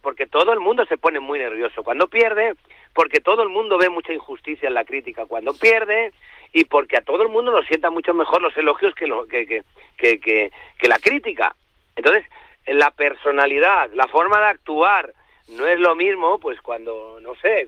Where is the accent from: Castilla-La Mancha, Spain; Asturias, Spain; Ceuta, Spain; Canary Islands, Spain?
Castilla-La Mancha, Spain; Puertollano; Y es entre Andalucía del Norte y Castilla-La Mancha del Sur. Es decir, como yo soy de Puerto Llano